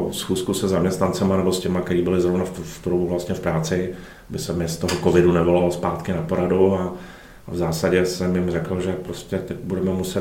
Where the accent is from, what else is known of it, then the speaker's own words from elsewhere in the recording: Mariánské Lázně, Karlovy Vary Region, Czechia; protože pocházím z Mariánských Lázní.